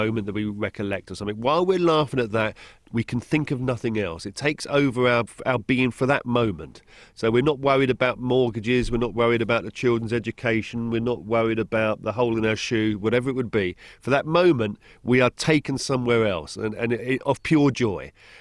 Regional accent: England, United Kingdom; as an Englishman living in England

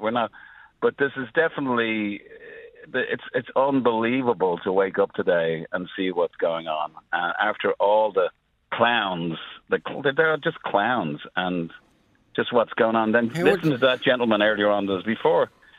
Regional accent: Ireland; And we had it growing up in Ireland, but I think people grew out of it.

